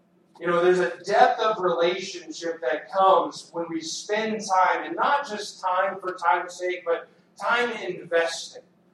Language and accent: English; the South, United States; Living in a small town, I have a friend of mine who … not just because I'm from the South.